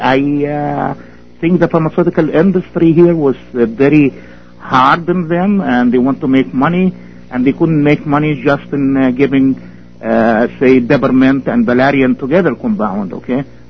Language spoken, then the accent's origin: English; Egypt; born there; English is a second language; I was born in Egypt